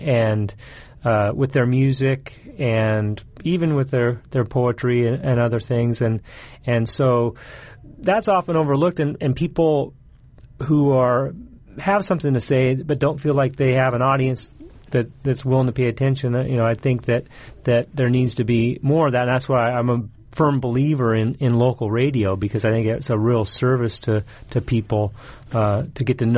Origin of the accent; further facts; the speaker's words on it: Anacortes, Washington, United States; I was born in Anacortes, grew up working from a young age in the berry fields here in the valley